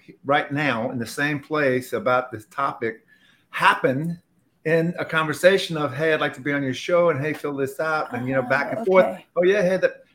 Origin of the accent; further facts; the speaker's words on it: Baton Rouge, Louisiana, United States; from Baton Rouge, Louisiana.